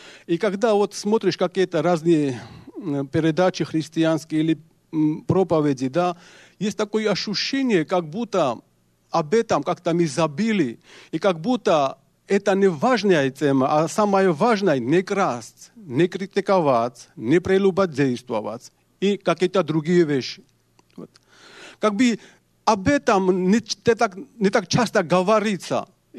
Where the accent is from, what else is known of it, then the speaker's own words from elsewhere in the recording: Georgia; Russian is a second language; вы знаете, что я из Грузии, у меня грамматика русская нету, я знаю разговорный русский язык